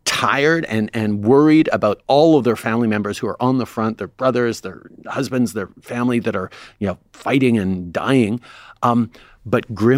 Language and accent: English; Canada; We're Canadian after all.